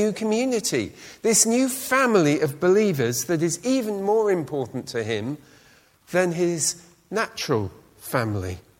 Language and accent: English; United Kingdom; And I'm a Brit.